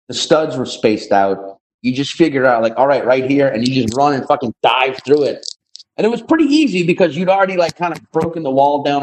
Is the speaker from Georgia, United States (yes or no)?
no; Louisiana, United States; Because like growing up in Louisiana, you weren't even encouraged to think much about a second language.